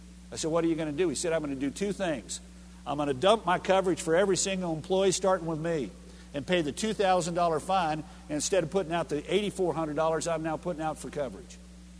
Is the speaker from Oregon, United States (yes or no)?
no; Texas, United States; Look, I'm from Texas. I have to have a hunting lease. It's a moral obligation of a Texan to have a hunting lease.